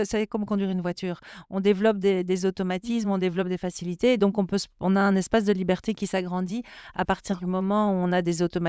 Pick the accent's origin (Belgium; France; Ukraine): Belgium; Brussels; Et donc nous bruxellois n'ayant pas de gouvernement, on n'a pas de subsides.